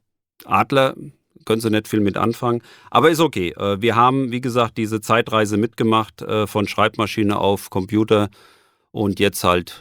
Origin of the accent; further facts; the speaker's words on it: Frankfurt, Hesse, Germany; born there; echter Frankfurter. Ich bin 54 Jahre alt, gebürtiger Frankfurter, seit über 30 Jahren auf einem Revier im Norden unterwegs